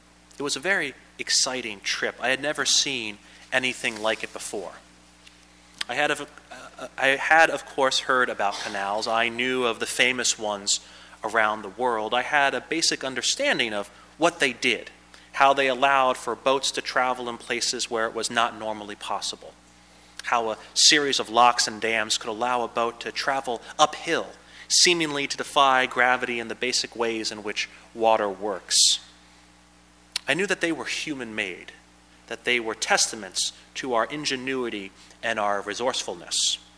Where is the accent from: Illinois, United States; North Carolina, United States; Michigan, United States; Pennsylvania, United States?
Pennsylvania, United States; One of the things I enjoyed about growing up in Pennsylvania was all the interesting history that could be found and explored.